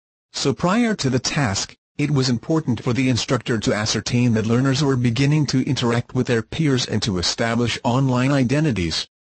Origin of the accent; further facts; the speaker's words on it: Perlis, Malaysia; English is a second language; You know, I'm from Perlis and I grew up and attended school in a rural area too. I was not good in English when I was young